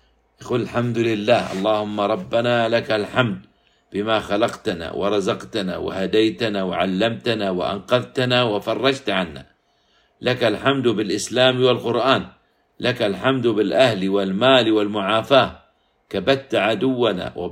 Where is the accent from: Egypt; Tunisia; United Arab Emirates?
United Arab Emirates; أن يحفظ بلادنا الإمارات وبلاد